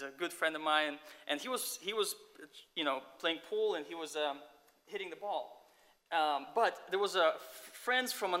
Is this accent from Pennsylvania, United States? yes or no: yes; State College, Pennsylvania, United States; So, growing up in State College, this picture was taken on the back of Calvary Church, the first church where the Russian church gathered.